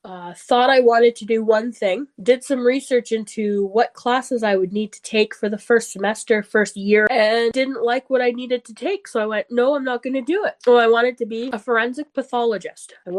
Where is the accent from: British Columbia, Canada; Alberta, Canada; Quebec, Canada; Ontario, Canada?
Alberta, Canada; Whitecourt; also born or lived in Calgary; now in Strathmore, Canada; I've lived in Calgary longer than I lived in my hometown, but I still don't say I'm from Calgary. I still say I'm from Whitecourt. I'm little town, northern Alberta